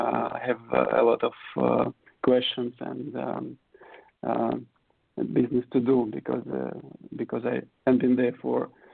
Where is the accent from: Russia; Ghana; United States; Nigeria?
Russia; English is a second language; also born or lived in Singapore; now in Barcelona, Spain; Well, I'm originally from Russia.